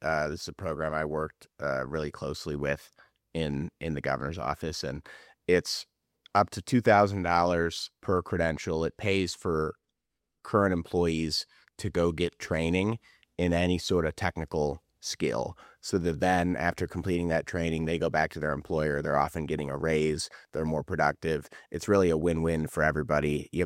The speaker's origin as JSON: {"language": "English", "town": "Richfield", "country": "United States", "tie": "born or raised there", "said": "I grew up in Richfield, and it used to be a trucking hub."}